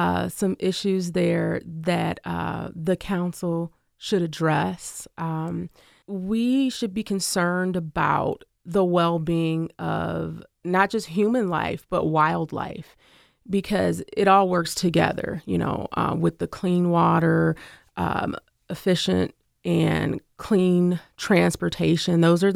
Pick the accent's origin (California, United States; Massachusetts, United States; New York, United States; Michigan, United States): Michigan, United States; Lansing; I was raised in Lansing. I went to public schools here, elementary, middle school, as well as high school.